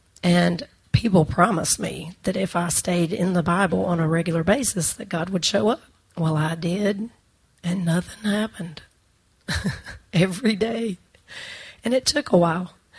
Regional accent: Tennessee, United States; you're going to know within a couple of minutes that I'm from Tennessee.

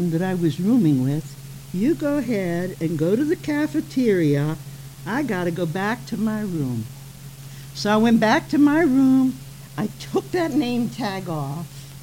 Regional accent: Morgantown, West Virginia, United States; I said, well, I'm from … Morgantown, West Virginia, Mother Superior of three children.

